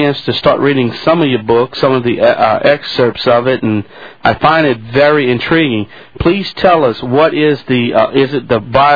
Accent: Louisiana, United States; As you know, I'm from Louisiana.

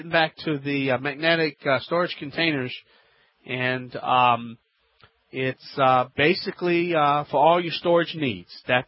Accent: Louisiana, United States; here … America's favorite home improvement self-help expert

